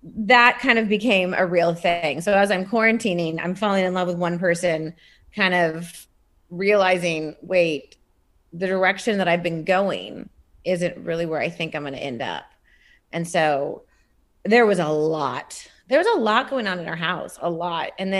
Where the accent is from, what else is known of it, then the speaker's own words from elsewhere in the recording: Laguna, California, United States; also born or lived in Miami; Although I grew up in Laguna in Orange County, We lived in Miami for a very long time.